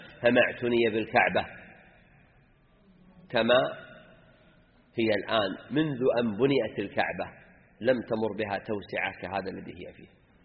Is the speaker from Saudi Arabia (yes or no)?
yes; Saudi Arabia; واعتنت به بلادنا المملكة العربية السعودية